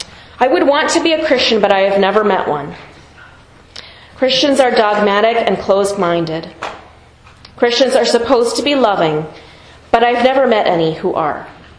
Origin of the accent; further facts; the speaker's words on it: California, United States; Most of you know that I'm from California. I went to college in Santa Cruz County